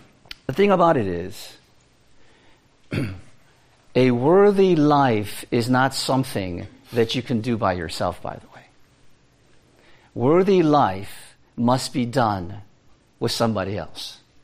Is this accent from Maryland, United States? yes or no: yes; Landover, Maryland, United States; also born or lived in Woodbridge; When I moved from Landover, Maryland, lived in the apartment complex, and I moved to Woodbridge and went to middle school there, I didn't even know I picked it up.